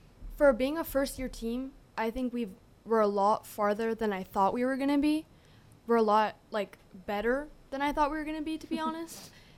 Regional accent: Antioch, California, United States; So I'm from Antioch, California, which is up north a little bit, about 2 hours away.

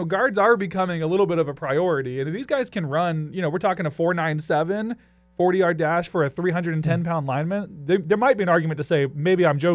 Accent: the South, United States; I grew up in the South, so I think that's what makes me enjoy the combine process.

